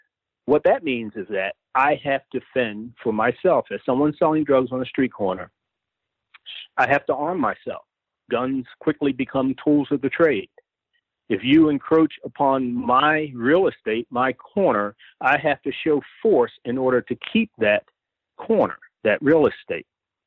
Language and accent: English; Baltimore, Maryland, United States; I'm in Baltimore. I grew up in Baltimore, policed in Baltimore, and I currently live in Baltimore.